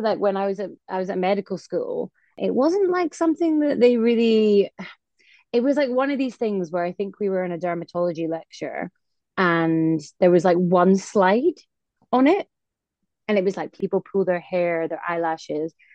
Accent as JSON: {"language": "English", "region": "Scotland", "country": "United Kingdom", "lives_now": "London, United Kingdom", "said": "I am originally from Scotland, and I live down in London and work as a GP."}